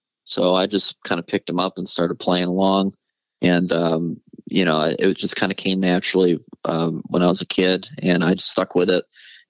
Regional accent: Safety Harbor, Florida, United States; But we grew up in Florida, in a little town called Safety Harbor. So we kind of just had a normal upbringing.

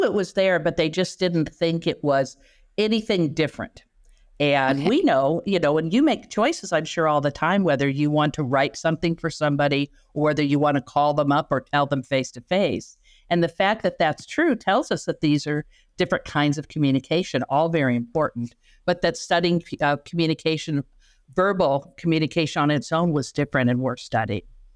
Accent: Chicago, Illinois, United States; when they were meeting in Chicago, which is my hometown

